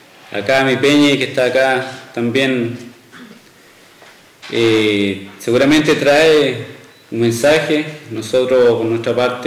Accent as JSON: {"language": "Spanish", "region": "Biobío", "country": "Chile", "said": "Venimos de la zona del Alto Biobío, de la zona Pehuenche, zona territorio mapuche Pehuenche."}